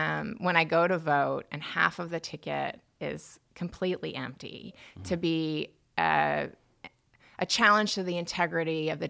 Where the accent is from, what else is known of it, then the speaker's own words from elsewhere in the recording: St. Louis, Missouri, United States; I'm from St. Louis, Missouri, but I've definitely grown up almost like an Army brat. My father worked for McDonnell Douglas. We traveled all over the country.